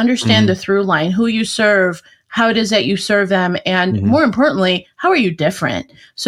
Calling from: Arlington Heights, Illinois, United States; I'm just outside of Chicago, about a half hour outside.

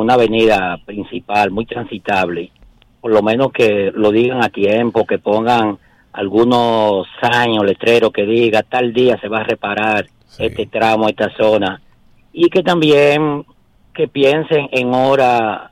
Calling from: Santo Domingo Oeste, Santo Domingo, Dominican Republic; Le estoy llamando Santo Domingo Oeste.

